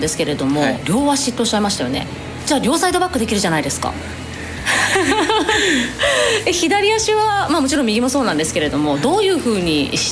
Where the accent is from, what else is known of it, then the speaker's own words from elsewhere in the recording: Yamaguchi, Japan; 私山口県民ですけどすごく嬉しいです